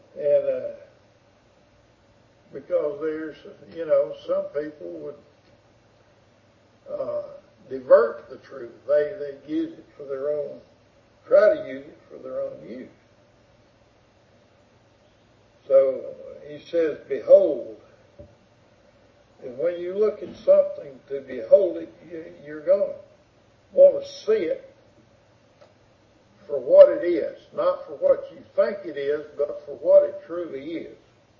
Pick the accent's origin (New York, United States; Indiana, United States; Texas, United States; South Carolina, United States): South Carolina, United States; I said, well, I'm from South Carolina. Well, what part? And because we have a coast, and we have the Midlands, and we have the mountains. And so I said, I'm from the mountains. I'm from these parts. That's my home.